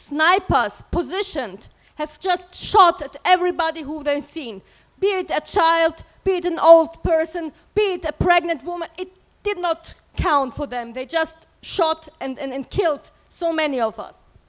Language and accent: English; Bosnia & Herzegovina; English is a second language; In the year of 1992, a terrible war started in my home country, in Bosnia.